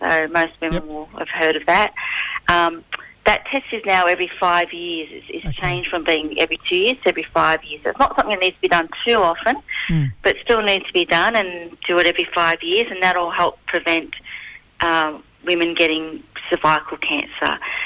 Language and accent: English; Port Stephens, New South Wales, Australia; So I'm a Warramai woman from Port Stephens area, which is just north of Newcastle in New South Wales, so beautiful part of the world.